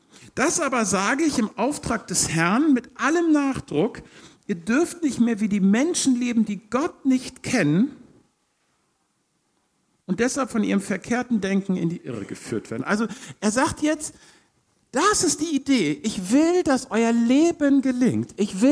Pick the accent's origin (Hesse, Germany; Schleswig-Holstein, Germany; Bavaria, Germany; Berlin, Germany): Schleswig-Holstein, Germany; Ich komme aus Nordfriesland, da wo die Bäume so wachsen, damit sie es schaffen.